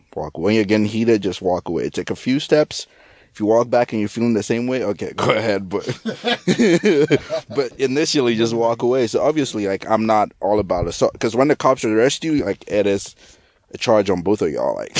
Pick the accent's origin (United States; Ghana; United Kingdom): Ghana; And, you know, I'm not American, like, I'm Ghanaian, and I would be pissed.